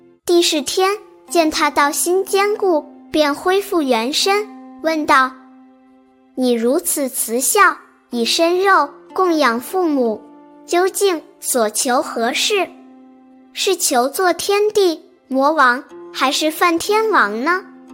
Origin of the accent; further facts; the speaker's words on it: China; 我们中国人讲孝亲尊师这四个字